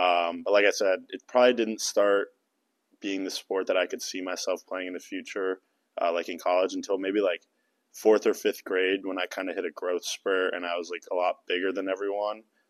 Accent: Columbus, Ohio, United States; Yeah, so I grew up in Columbus, Ohio, just right outside in Dublin.

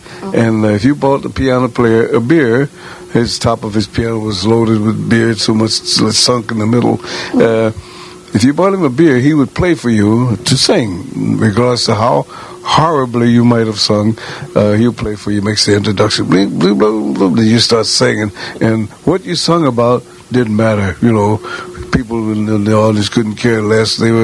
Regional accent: St. Louis, Missouri, United States; Yeah, that was an old thing that we used to do back in St. Louis, my hometown.

